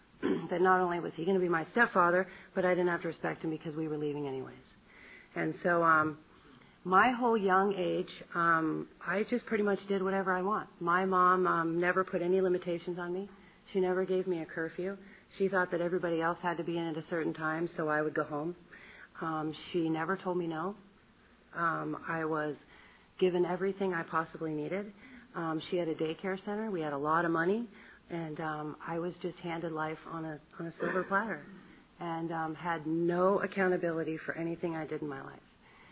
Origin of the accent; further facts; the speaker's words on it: Massachusetts, United States; born there; I was born in Massachusetts in 1969, and I was the second child.